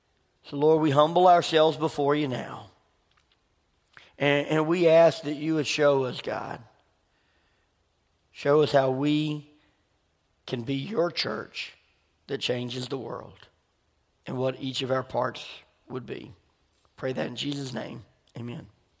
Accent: Memphis, Tennessee, United States; also born or lived in California; I grew up in Memphis. Memphis is a very much a different culture than Cookeville, Tennessee. I lived in California, very different culture than where we're at.

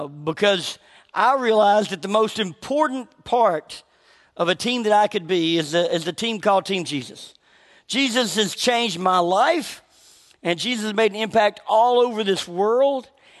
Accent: Tennessee, United States; And people ask me, growing up in Tennessee, how did the Pittsburgh Steelers become your team?

